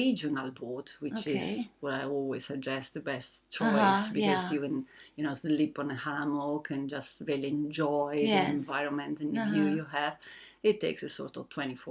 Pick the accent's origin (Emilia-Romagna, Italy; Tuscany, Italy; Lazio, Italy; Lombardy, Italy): Lazio, Italy; Rome; English is a second language; now in Brazil; Yes, I'm from Italy. Right, yes. I'm from Rome, actually.